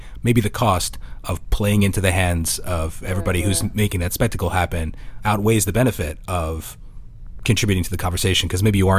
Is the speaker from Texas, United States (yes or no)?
no; New York, United States; I grew up in the New York area and I still find it annoying when people interrupt me all the time.